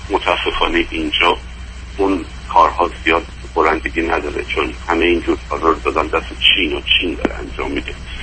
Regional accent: Iran; moved away as an adult; now in United States; حدود 8 ساله که به اتفاق همسرم ما از ایران آمدیم به امریکا. من 53 سالمه

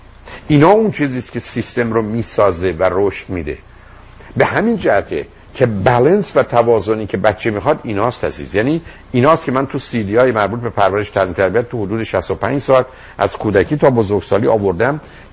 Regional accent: Iran; من چون ایرانیم

